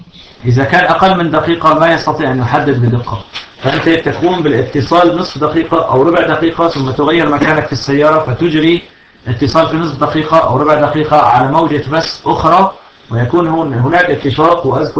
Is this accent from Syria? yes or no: yes; Syria; هذا حصل عندنا في سوريا.